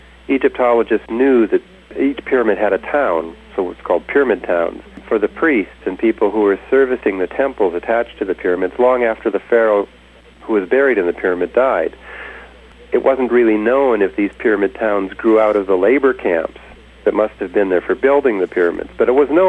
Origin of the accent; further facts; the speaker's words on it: North Dakota, United States; if it were anywhere in my home state of North Dakota